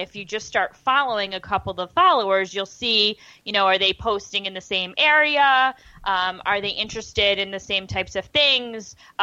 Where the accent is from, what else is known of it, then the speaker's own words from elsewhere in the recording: Syracuse, New York, United States; I grew up in Syracuse